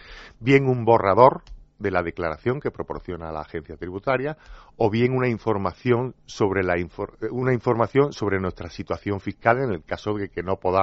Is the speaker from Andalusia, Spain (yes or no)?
yes; Granada, Andalusia, Spain; Bueno, yo soy de Granada.